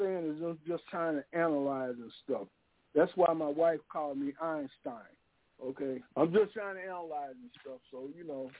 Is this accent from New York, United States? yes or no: no; Georgia, United States; I'm from Georgia. I'm from Georgia, you guys. I'm 72 years old.